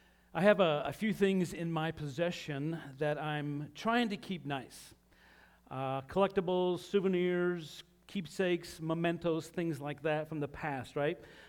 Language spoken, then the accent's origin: English; Utah, United States; Now, I'm from Utah, and John Stockton was a Utah Jazz player, so growing up, he was, like, amazing.